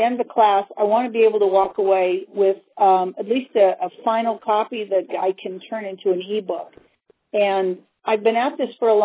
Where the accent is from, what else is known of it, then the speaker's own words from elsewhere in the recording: Denver, Colorado, United States; I was raised here in Denver and always used to the mountains, and then I moved to Iowa